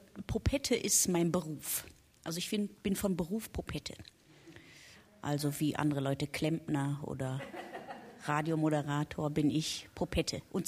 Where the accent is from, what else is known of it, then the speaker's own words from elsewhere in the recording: Hausen an der Wied, Rhineland-Palatinate, Germany; also born or lived in Neuwied; ich bin ja in erster Linie ein Kind des Ruhrgebiets. Also ich bin zwar geboren in Neuwied am Rhein, aber habe meine ersten 8 Jahre in Hausen an der Wied verbracht